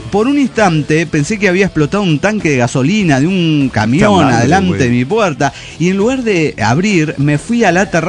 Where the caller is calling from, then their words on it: Mexico City, Mexico; de Ciudad de México.